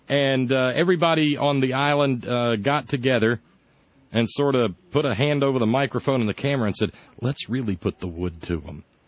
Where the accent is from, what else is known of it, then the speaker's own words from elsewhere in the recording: Alabama, United States; you're in Michigan. I'm in West Virginia. I grew up in Alabama.